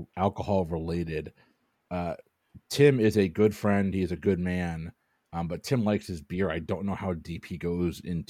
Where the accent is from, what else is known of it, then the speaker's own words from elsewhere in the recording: Clearwater, Florida, United States; I am from Clearwater, Florida. We are safe. There is no hurricane here.